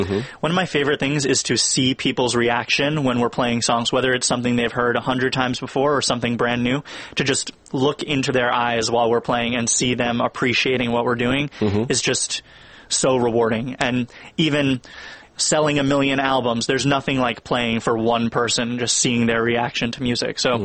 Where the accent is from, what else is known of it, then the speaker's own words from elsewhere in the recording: New York City, New York, United States; And we grew up right near Bleecker Street in New York City.